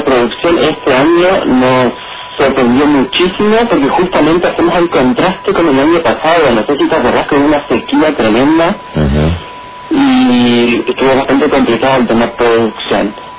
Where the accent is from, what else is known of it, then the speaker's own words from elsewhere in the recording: Oberá, Misiones, Argentina; Nosotros acá en Oberá, somos de Oberá